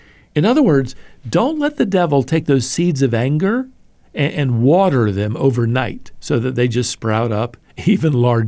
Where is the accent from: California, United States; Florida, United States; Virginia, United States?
Virginia, United States; Norfolk; I remember as a little boy listening one Sunday to a guest speaker at the church where I grew up there in Norfolk, Virginia.